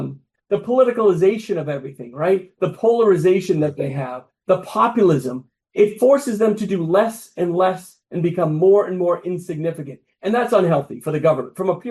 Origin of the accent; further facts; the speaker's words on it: New England, United States; I'm from New England. I'm a New England guy.